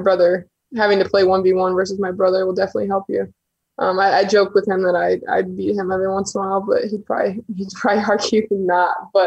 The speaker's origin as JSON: {"language": "English", "region": "Indiana", "country": "United States", "tie": "born or raised there", "said": "I grew up in Indiana, you know, places like Purdue and IU, I get so excited to play there."}